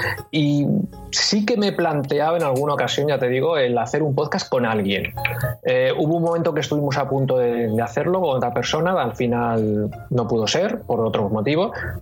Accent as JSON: {"language": "Spanish", "town": "Madrid", "region": "Community of Madrid", "country": "Spain", "said": "yo soy de Madrid y he vivido muchos años en Madrid, ahora ya no vivo allí, pero como sigo teniendo allí familia, voy mucho por allí"}